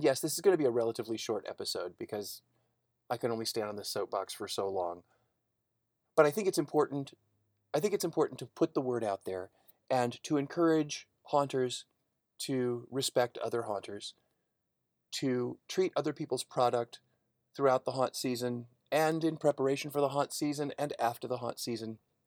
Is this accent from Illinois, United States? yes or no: yes; Chicago, Illinois, United States; I grew up in Chicago. Most of my friends were Jewish. So that's why I use the word tuchus.